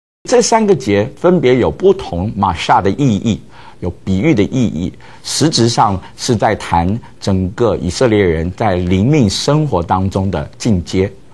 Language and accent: Chinese; China; 我们中国人过年过节就会聚集在一起